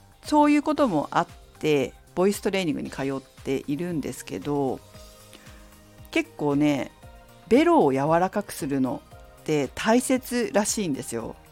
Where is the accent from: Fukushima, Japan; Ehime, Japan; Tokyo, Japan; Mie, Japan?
Fukushima, Japan; 私の実家は福島で果物農家をやってるんですけど、